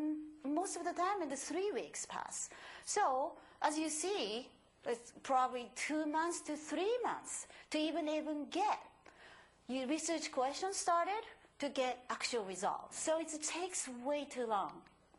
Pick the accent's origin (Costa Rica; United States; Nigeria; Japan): Japan; I'm myself from Japanese as well.